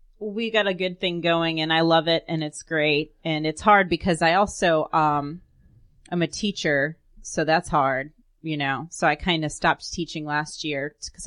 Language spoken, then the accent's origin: English; Boston, Massachusetts, United States; I'm from Boston, you know, and there's a lot of funny people that come out of Boston.